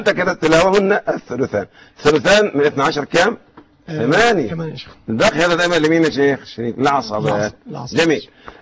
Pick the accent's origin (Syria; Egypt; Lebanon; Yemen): Egypt; نحن من اهل مصر. فكلمة القراط منتشرة عندنا عند المصريين